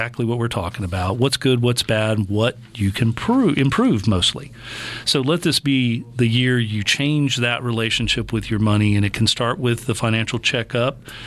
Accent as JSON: {"language": "English", "region": "Mississippi", "country": "United States", "said": "And I'm old school from the Mississippi Gulf Coast."}